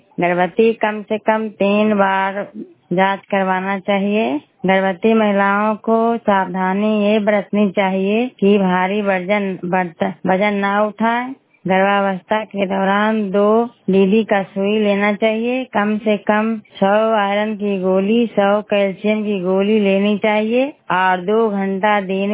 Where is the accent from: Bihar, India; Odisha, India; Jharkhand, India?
Bihar, India; Eganpura; मैं ग्राम एगनपुरा पंचायत बड़ारा प्रखंड नूसराय जिला नालंदा की रहने वाली हूँ।